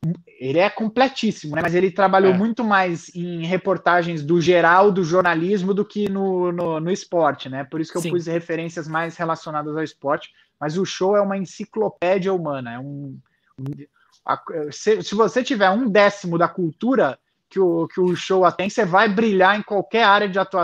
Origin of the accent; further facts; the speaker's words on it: São Luís, Maranhão, Brazil; born there; Eu sou nascido em São Luís do Maranhão.